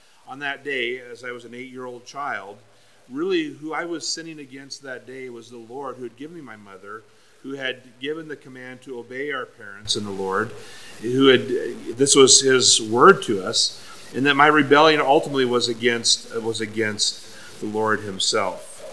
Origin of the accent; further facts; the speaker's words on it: Oregon, United States; Remember an experience growing up on the Oregon coast and being told that we were not to walk into the highway. We lived on Highway 101